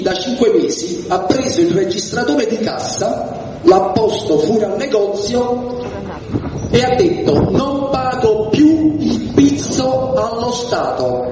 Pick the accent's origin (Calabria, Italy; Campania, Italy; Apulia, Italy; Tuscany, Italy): Campania, Italy; Naples; vengo da Napoli